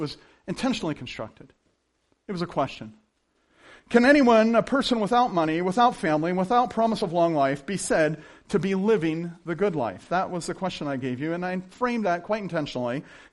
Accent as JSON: {"language": "English", "region": "Scotland", "country": "United Kingdom", "said": "I'm Scottish, that's why I said that."}